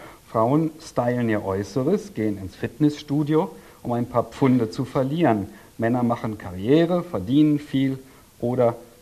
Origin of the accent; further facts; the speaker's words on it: Berlin, Germany; Ich als Berliner, bei uns läuft so, also fährt sowas ja kaum rum.